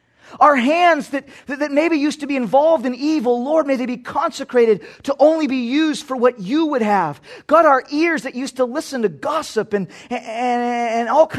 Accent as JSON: {"language": "English", "region": "Texas", "country": "United States", "said": "Now listen, I know I'm from Texas."}